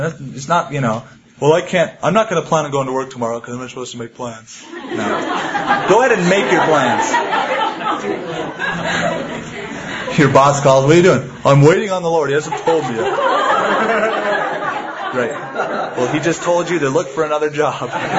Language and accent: English; United States; I'm from the United States